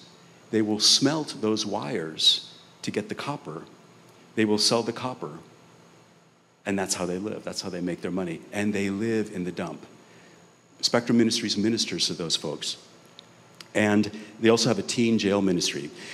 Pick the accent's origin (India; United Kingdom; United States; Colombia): Colombia; I'm from Colombia.